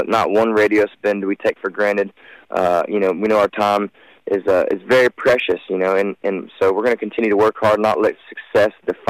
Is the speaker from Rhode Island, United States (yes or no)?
no; Florida, United States; I grew up in Florida.